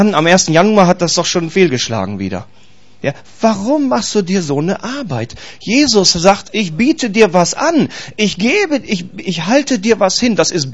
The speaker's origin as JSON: {"language": "German", "town": "Bielefeld", "region": "North Rhine-Westphalia", "country": "Germany", "said": "Ihr bekloppten, ich komme aus Bielefeld, Bielefelder."}